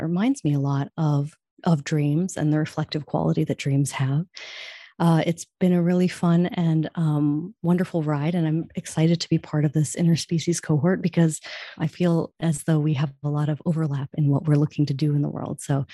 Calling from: Gainesville, Florida, United States; while sitting here among my dogs and this lovely lizard, I am calling here from Gainesville, Florida. I recently moved to Gainesville in about 10 months ago

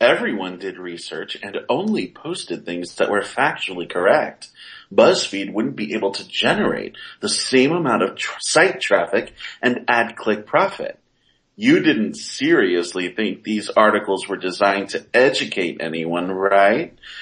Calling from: United Kingdom; from the UK. All I can say to this is how glad I am to be British and live in the UK.

